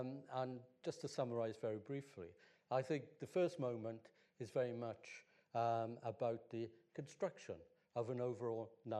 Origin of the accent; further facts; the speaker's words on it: Wales, United Kingdom; I was born in South Wales, in a mining village in South Wales. So my first experience of queer life was as an adolescent in the valleys.